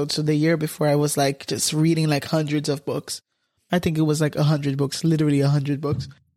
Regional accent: Curaçao; moved away as an adult; I'm from Curaçao. It's a beautiful island in the Caribbean, next to Aruba, in front of Venezuela, just so you can get the idea.

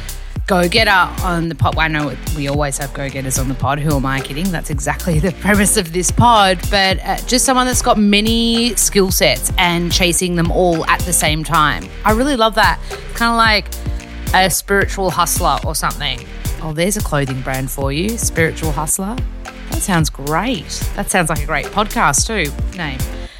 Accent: Australia; as an Aussie

